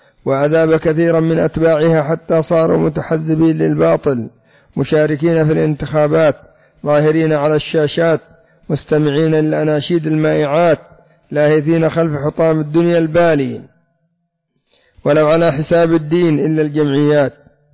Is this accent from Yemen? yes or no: yes; Yemen; وعندنا في اليمن جمعية الحكمة، جمعية الإحسان، جمعية دار البر